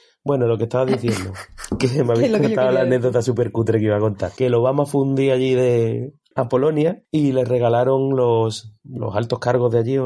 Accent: Andalusia, Spain; Yo, como buen andaluz

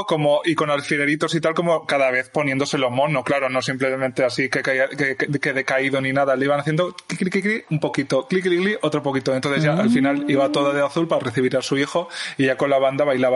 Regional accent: Alpera, Castilla-La Mancha, Spain; Alpera, Albacete, que es mi pueblo.

